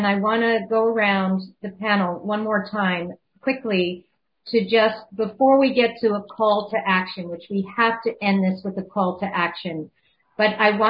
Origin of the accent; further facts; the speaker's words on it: Ireland; I mean, I'm Irish, 100% Irish.